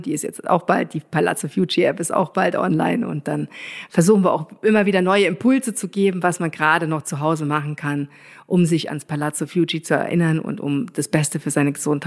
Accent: Saarland, Germany; accent: Saarland dialect; Ich bin eine Saarländerin und habe bis heute ja nicht geschafft, das merkst du, den saarländischen Dialekt total zu verlieren. Ganz, ganz schwierig, aber aus dem Dorf, wo ich herkomme, da hört man es viel, viel, viel, viel stärker.

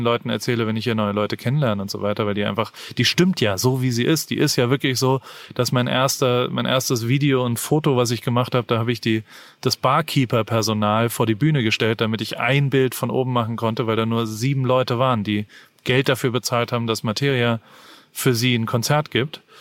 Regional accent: Heidelberg, Baden-Württemberg, Germany; das war Luftlinie 180 Meter weg von mir, wo ich gewohnt habe, wo ich aufgewachsen bin.

